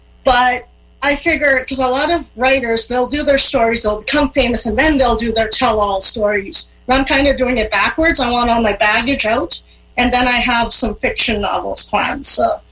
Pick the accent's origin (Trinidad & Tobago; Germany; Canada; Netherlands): Trinidad & Tobago; Probably because I grew up in the Caribbean and they didn't know what to do with me because blind kids don't go to school in Trinidad and Tobago.